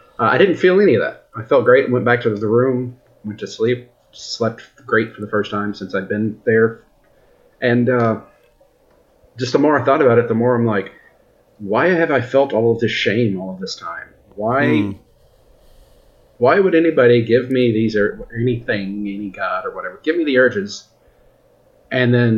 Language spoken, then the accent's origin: English; United States; now in Canada; I'm an American working in Canada. I'm only here for like 2 weeks.